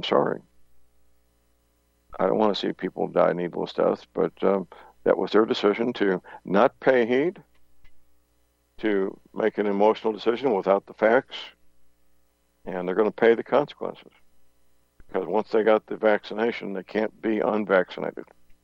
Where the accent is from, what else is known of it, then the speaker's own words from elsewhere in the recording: St. Louis, Missouri, United States; It's not just my hometown, St. Louis.